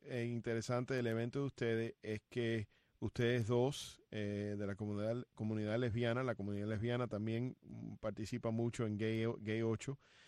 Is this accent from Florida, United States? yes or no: yes; Hialeah, Florida, United States; Además, yo soy de Hialeah, como mencioné al principio.